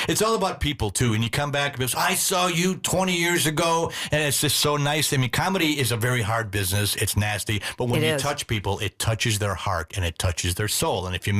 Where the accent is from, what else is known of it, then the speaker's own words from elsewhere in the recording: Wisconsin, United States; also born or lived in Los Angeles; I'm from Wisconsin, born and raised here. I'm going to die here. I'm not going. I lived in L.A. for a while.